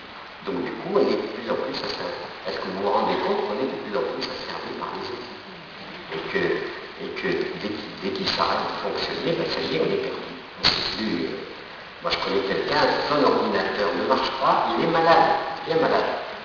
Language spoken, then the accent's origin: French; Algeria; moved away as an adult; also born or lived in Paris; j'ai quitté l'Algérie, je suis allé à Paris pour trouver du boulot, tout seul, exclu de mes deux cultures